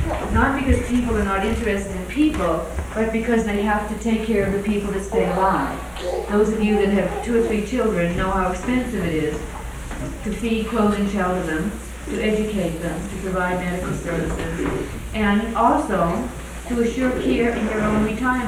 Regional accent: Boston, Massachusetts, United States; I'm a sociologist from Boston.

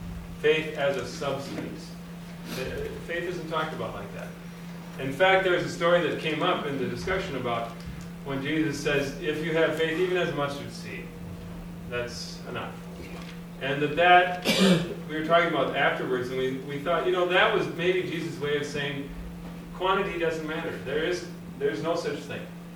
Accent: Austin, Minnesota, United States; I know we have some people from my hometown, right? Austin, Minnesota.

